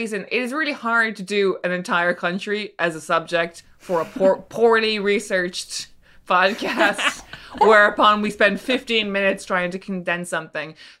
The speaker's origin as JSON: {"language": "English", "country": "Norway", "said": "Yeah, exactly. I'm from Norway and this is normal."}